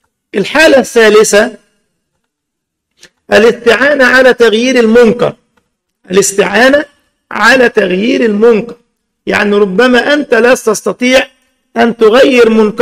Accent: Egypt; كذلك إبراهيم عيسى أبو حملات عندنا في مصر هذا الجهول الذي يهدم الثوابت ليل نهار

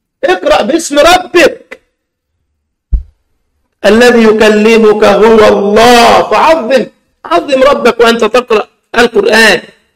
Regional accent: Egypt; ذكر لنا أن طالبا من الطلاب الآسيويين كانوا عندنا في مصر في البعوث الإسلامية تبع الأزهر يدرسون

